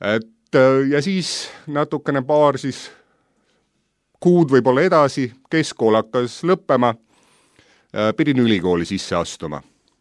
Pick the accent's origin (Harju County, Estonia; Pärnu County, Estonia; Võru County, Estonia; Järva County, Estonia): Harju County, Estonia; Tallinn; olen pärit Tallinnast, sündinud mõned aastad tagasi, sügaval nõukogude ajal, et mu vanemad ei ole usklikud olnud